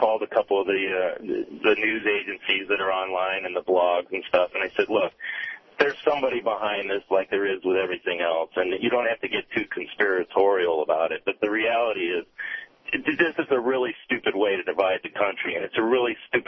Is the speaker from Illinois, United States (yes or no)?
yes; Chicago, Illinois, United States; also born or lived in California; I grew up in Chicago and elementary school.